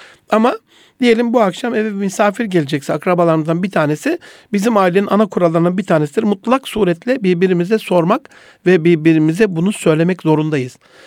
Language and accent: Turkish; Kilis Province, Turkey; also born or lived in Gaziantep; Ya işte Antepliyiz biz, Kilisliyiz